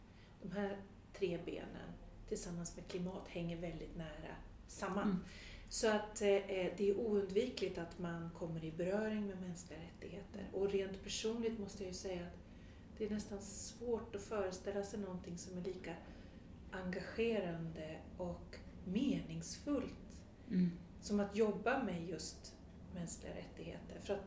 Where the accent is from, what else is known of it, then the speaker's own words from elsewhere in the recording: Sweden; Som svensk så har man förmånen att representera en utrikespolitik som är baserad på värden.